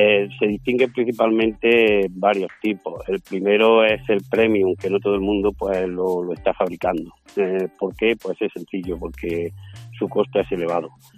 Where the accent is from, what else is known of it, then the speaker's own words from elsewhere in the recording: Martos, Andalusia, Spain; Efectivamente, mi pueblo, nuestro pueblo, Martos, es un mar de olivo